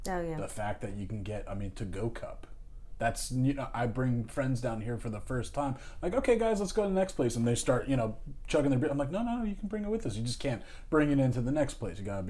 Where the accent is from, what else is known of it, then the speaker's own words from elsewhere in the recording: New Jersey, United States; I mean, I grew up in New Jersey. I am a Jersey boy. I might not have a thick accent.